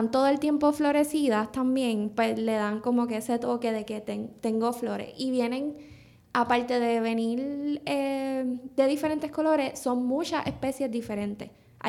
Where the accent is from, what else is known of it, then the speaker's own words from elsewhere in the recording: Yauco, Puerto Rico; yo soy natural de Yauco. Uh-huh. Entonces, vivimos más o menos en el campo.